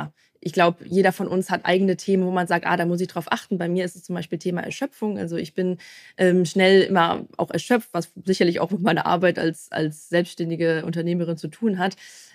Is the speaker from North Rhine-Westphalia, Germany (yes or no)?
yes; Cologne, North Rhine-Westphalia, Germany; ich komme aus Köln